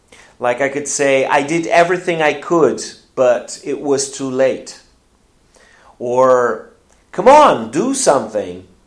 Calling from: Porto Alegre, Rio Grande do Sul, Brazil

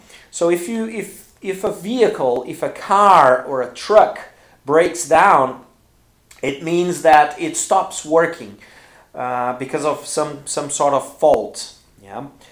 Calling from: Porto Alegre, Rio Grande do Sul, Brazil; English is a second language

